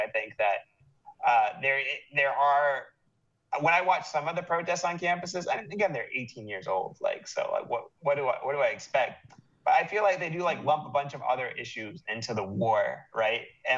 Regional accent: Atlanta, Georgia, United States; even though I grew up in Atlanta, which is like the biggest black middle class in the United States.

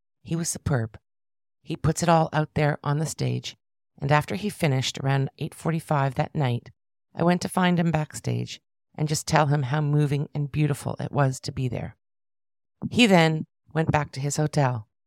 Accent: Canada; I know my hockey. I'm a Canadian girl, after all.

